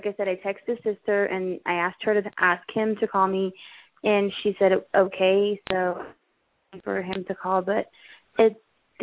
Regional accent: Arizona, United States; I'm from Arizona.

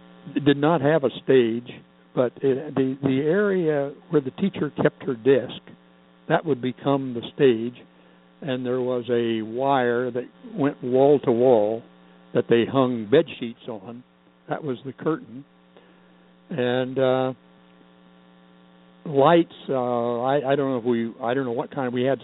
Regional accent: Oklahoma, United States; I was going to a little one-room country school. It was called Little Beaver, and that's a school where one teacher teaches all eight grades.

